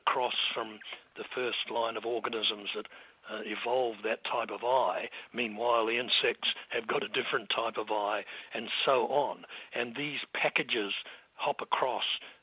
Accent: New Zealand; I'm proud to say, as a New Zealander

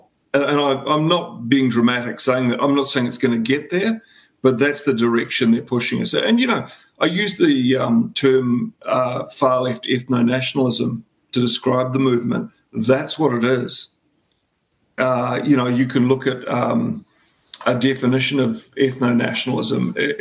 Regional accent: Gisborne, New Zealand; growing up in Gisborne, you know, and going to schools that were 50% Māori

